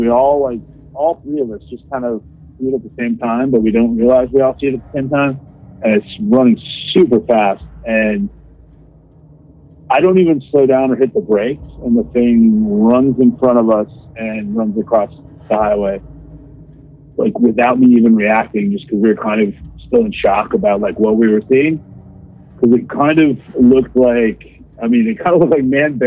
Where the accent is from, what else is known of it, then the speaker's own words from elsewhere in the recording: Theresa, Wisconsin, United States; that's my hometown in Wisconsin, really small hometown.